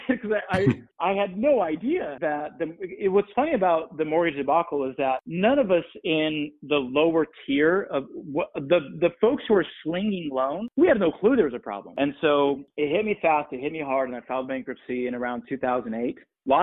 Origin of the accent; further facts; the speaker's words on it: Brazil; now in United States; Mine goes back to an immigrant story. I moved here from Brazil in 1991. My dad is Brazilian. My mom's Brazilian.